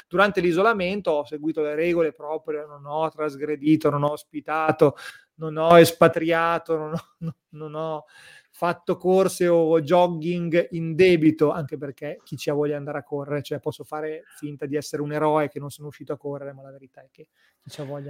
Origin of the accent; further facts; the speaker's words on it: Emilia-Romagna, Italy; il mio grande cruccio è che sono romagnolo, non so fare la piadina, non so fare la sfoglia.